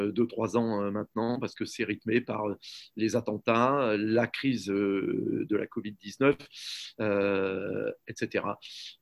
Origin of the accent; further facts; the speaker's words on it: Brussels, Belgium; tous les médias français sont accessibles, hein, directement quand on est bruxellois